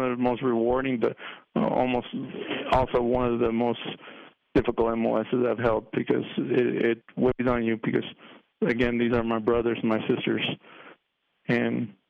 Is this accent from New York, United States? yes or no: no; Riverside, California, United States; It's called Riverside, Southern California.